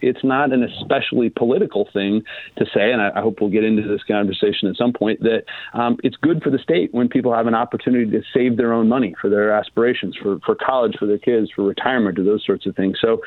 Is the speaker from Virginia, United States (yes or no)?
no; Idaho, United States; moved away as an adult; now in Oregon, United States; I'm an Oregonian by choice. I was raised in Idaho and came here to go to college and have more or less stuck around.